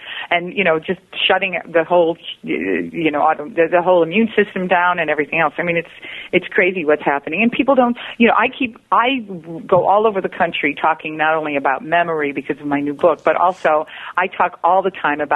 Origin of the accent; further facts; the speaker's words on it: Chicago, Illinois, United States; I'm excited about coming to Chicago, my hometown.